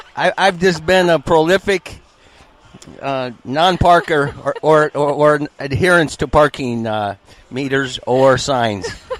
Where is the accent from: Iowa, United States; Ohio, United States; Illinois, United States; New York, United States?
Iowa, United States; I'm from Iowa. Farms, corn, that's about it.